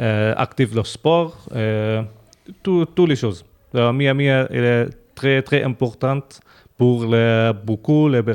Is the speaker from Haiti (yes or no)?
no; Syria; French is a second language